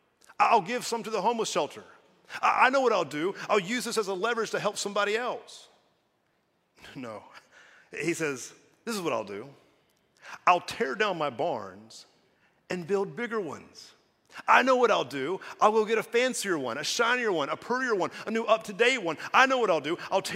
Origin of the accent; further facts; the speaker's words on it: United States; I love our country. I'm an American. I am proud to be an American.